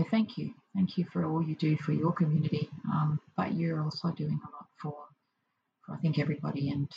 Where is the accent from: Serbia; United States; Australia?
Australia; Adelaide, South Australia; Hi, Kate and Mandy. … I'm from Adelaide.